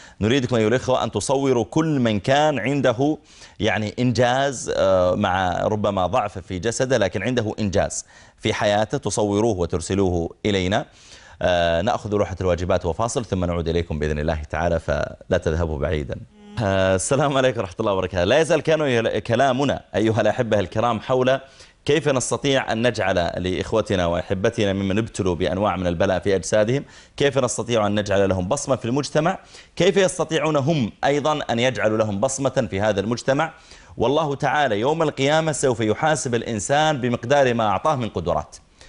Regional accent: Saudi Arabia; وزارة العمل عندنا في السعودية

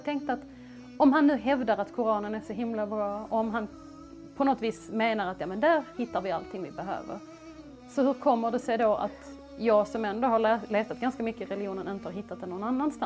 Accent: Sweden; är 34 år gammal snart och jag konverterade till islam 2006 och jag är en svensk muslim.

